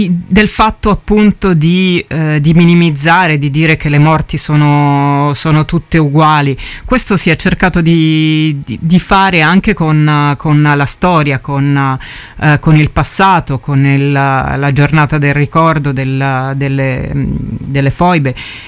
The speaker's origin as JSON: {"language": "Italian", "region": "Tuscany", "country": "Italy", "said": "io sono toscana"}